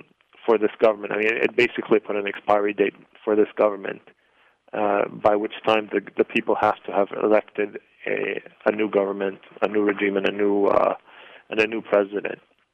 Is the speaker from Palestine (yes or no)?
yes; Palestine; I'm Palestinian. I'm Canadian.